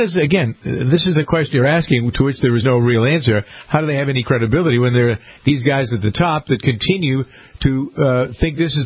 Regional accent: Massachusetts, United States; I was, you know, I'm from the Boston area

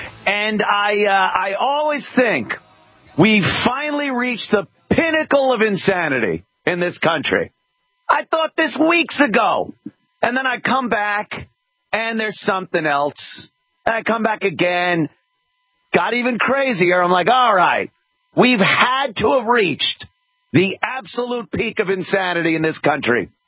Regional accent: New York, United States; I remember this my entire life growing up in New York, seeing Donald Trump as a public figure.

